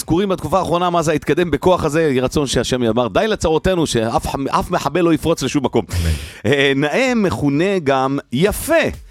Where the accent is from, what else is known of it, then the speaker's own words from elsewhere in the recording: Rishon LeZion, Central District, Israel; אני גדלתי בראשון, אני יודע שזה ראשון, אבל באופן רשמי זה ראשון לציון